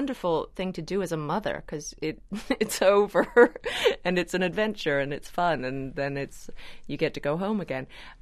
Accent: United States; also born or lived in United Kingdom; I was there for 12 years, and I definitely have a British side. I was an American teenager, and I think what you are as an American as a teenager is sort of never quite leaves.

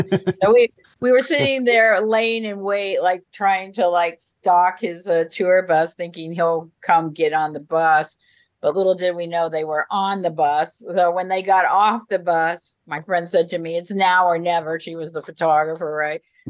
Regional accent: Fort Wayne, Indiana, United States; also born or lived in West Virginia; I was born in West Virginia, but in sixth grade, I moved to Fort Wayne, Indiana. My dad was an electrical engineer at B.F. Goodrich, the other tire company. So that's how I ended up in Fort Wayne.

